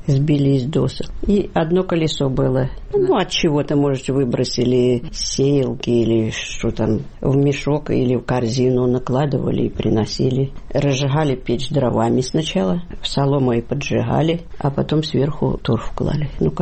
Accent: Milenino, Kursk Oblast, Russia; born there

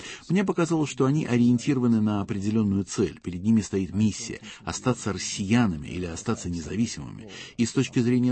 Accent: Sarajevo, Federation of Bosnia and Herzegovina, Bosnia & Herzegovina; Я тоже знаю, что такое коммунизм. Я из Сараева, из бывшей Югославии.

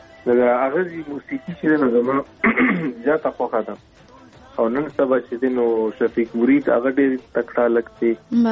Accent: Khyber, Khyber Pakhtunkhwa, Pakistan; زه د خیبر جنسي یم افریدي یم او پاکستان کې وسیګم

